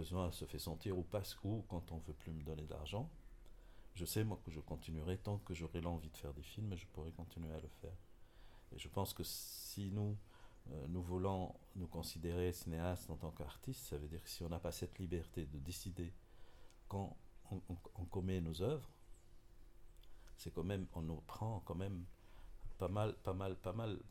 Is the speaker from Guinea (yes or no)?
no; Tunisia; also born or lived in France; En 2007, j'ai quitté la France, je suis rentré en Tunisie